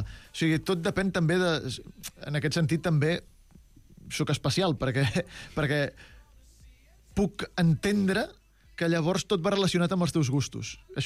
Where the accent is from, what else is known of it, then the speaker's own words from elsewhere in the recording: Barcelona, Catalonia, Spain; com a ciutadà de Barcelona de tota la vida, nascut a Barcelona